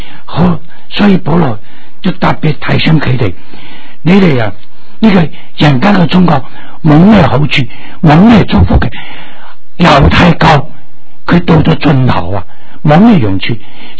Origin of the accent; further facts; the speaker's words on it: China; 你会觉得我哋炎黄子孙而家点啊？出头啦！我哋中国人中间有威人啦